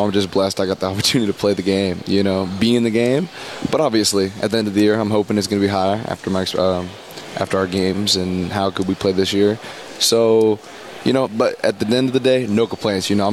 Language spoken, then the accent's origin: English; Pittsburgh, Pennsylvania, United States; So obviously, I'm from Pittsburgh.